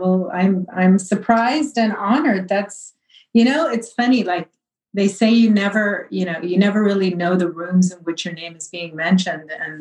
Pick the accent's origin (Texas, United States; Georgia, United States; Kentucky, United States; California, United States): California, United States; being a Latina from Southern California, there's a huge Latin community here, always has been. You know, I'm Mexican American.